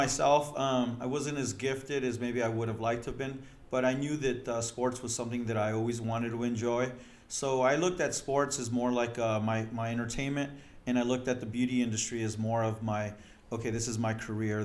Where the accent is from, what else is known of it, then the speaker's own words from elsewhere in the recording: Los Angeles, California, United States; now in Seal Beach, United States; I am. Born and raised in Los Angeles. I was just telling you a little bit ago, I went to Long Beach State.